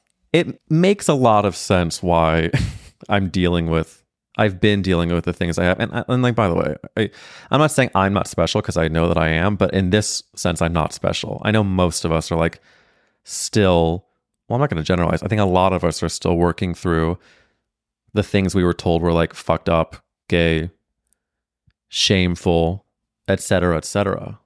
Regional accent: St. Louis, Missouri, United States; But you know, I'm growing up in St. Louis, Missouri with three brothers.

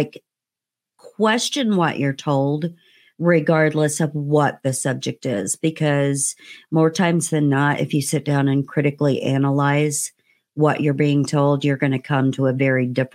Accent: Indiana, United States; I grew up in Indiana and doing very quote unquote redneckish things, right?

